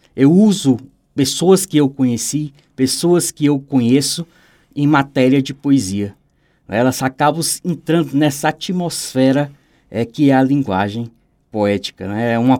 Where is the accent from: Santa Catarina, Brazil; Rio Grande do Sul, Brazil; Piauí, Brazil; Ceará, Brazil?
Piauí, Brazil; minha cidade natal ela é banhada por um rio chamado Rio Igaraçu, que é um braço do rio Parnaíba, e ele segue em direção ao mar, formando aquela bela natureza exótica que é o delta do rio Parnaíba.